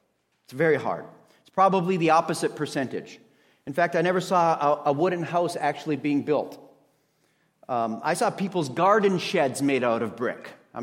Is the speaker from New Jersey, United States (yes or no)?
no; Minnesota, United States; accent: Minnesota; now in Dallas, United States; I'm originally from Minnesota.